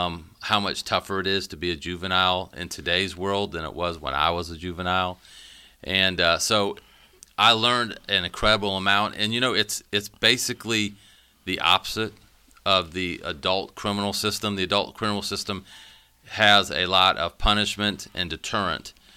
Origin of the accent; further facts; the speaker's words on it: Siloam Springs, Arkansas, United States; I was missing out on a lot of friendships I could build in Siloam. And I just wanted to be back in my hometown and spend more time there during the day.